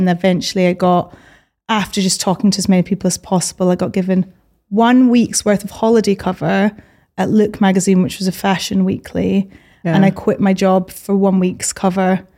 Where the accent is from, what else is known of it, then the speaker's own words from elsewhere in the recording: Edinburgh, Scotland, United Kingdom; I'm from Edinburgh.